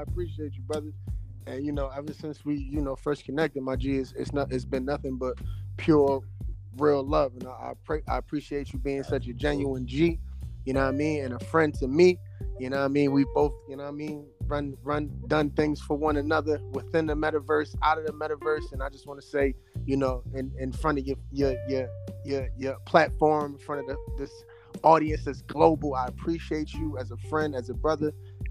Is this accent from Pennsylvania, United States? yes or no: no; New Jersey, United States; Originally, I'm from South Jersey. You know what I mean? That's where I reside.